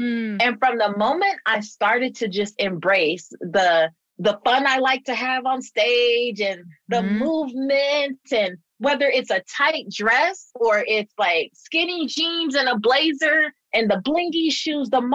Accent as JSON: {"language": "English", "region": "California", "country": "United States", "tie": "born or raised there", "said": "And I'm from California. Like, we don't really do pantyhose, you know? I didn't grow up doing pantyhose."}